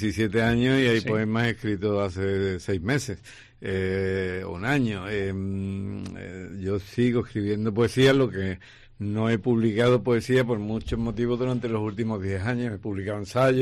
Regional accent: Cádiz, Andalusia, Spain; also born or lived in Algeciras; yo suelo decir que soy de las tres provincias de Cádiz, porque nací en Algeciras, me crié en Cádiz y mi abuela era de Jerez. Así que soy un ave rara.

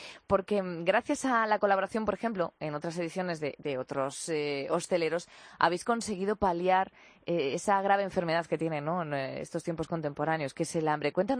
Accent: Spain; Ya sabes cómo somos los españoles, que lo dejamos todo para el último momento.

